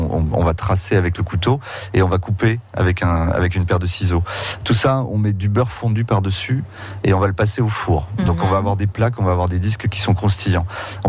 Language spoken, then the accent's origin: French; Nouvelle-Aquitaine, France; Moi je viens des Charentes, c'est brognon.